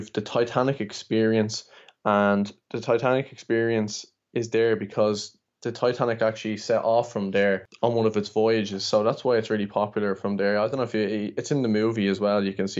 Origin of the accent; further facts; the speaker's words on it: Ireland; It's my home country. I'm from Ireland. I've lived here my whole life. I decided to move to the States and that got cut short because of COVID. And I came back really.